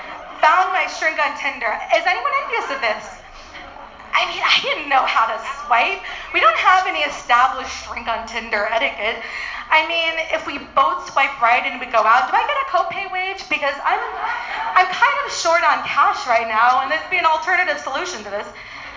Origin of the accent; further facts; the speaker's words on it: Berkeley, California, United States; mostly coming down to astrology, because I'm from Berkeley.